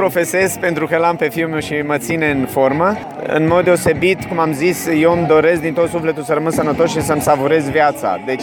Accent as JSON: {"language": "Romanian", "town": "Reșița", "region": "Caraș-Severin", "country": "Romania", "tie": "born or raised there", "said": "mi-e dor de locul meu natal"}